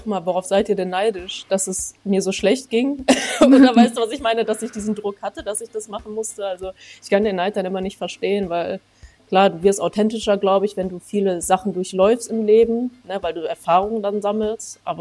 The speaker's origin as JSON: {"language": "German", "town": "Essen", "region": "North Rhine-Westphalia", "country": "Germany", "tie": "born or raised there", "said": "Ich komme aus Essen. Aus Essen. Ich bin an der Zeche Zollverein geboren. 100, 200 Meter weg von der Zeche Zollverein."}